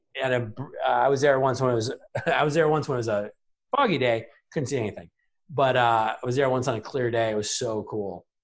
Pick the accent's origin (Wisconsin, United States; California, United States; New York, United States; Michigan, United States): Wisconsin, United States; No, I grew up in Wisconsin, so no New Glarus.